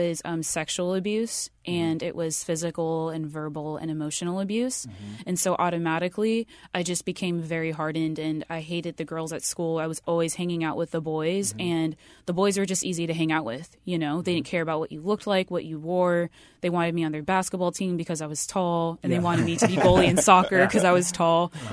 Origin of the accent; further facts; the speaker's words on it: Riverside, California, United States; So I grew up in Riverside.